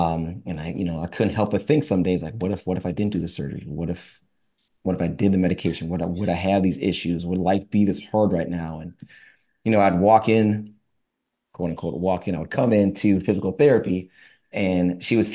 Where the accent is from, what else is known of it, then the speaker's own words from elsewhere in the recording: Minnesota, United States; I grew up in Minnesota. So I was, one of the only, if not the only, African American in school, in my neighborhood, in the church that I grew up in.